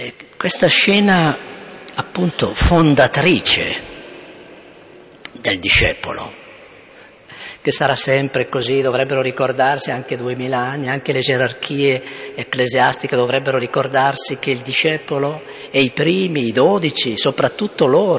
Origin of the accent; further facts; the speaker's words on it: Bergamo, Lombardy, Italy; born there; Lo capite che a questo livello non serve niente dire che sono nato a Bergamo